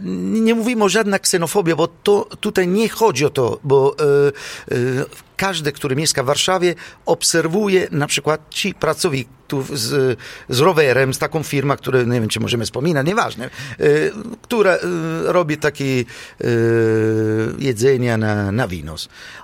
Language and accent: Polish; Syracuse, Sicily, Italy; Polish is a second language; Oczywiście ja pochodzę z Sycylii, w taki punkt Syrakuza